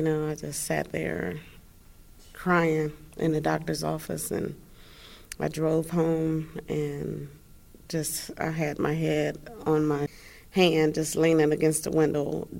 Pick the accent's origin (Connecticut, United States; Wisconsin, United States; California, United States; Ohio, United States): Ohio, United States; Columbus; I'm from Columbus, Ohio, and I've been positive for 5.5 years.